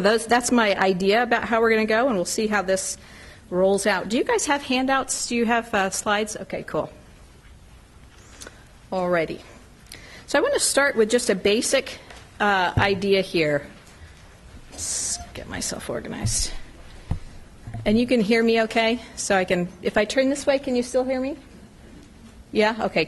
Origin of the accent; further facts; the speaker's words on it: New Mexico, United States; I was from Podunk, New Mexico, and all the files came in here to the University of Washington